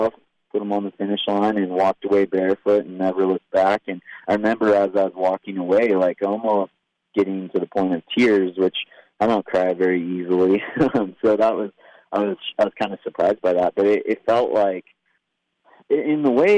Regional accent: Big Bear Lake, California, United States; I was going down to a basketball game and was looking out over the lake in my hometown, Big Bear Lake

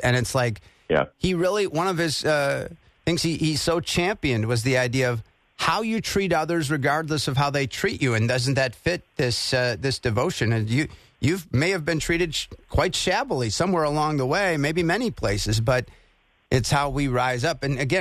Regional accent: Wisconsin, United States; I'm a Packers fan. And he's from New Ulm, Minnesota. I'm from Wisconsin.

